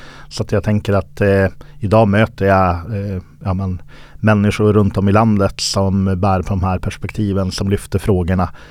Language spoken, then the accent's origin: Swedish; Norrbotten County, Sweden; Jag dels som norrbottning och med stuga i Skellefteå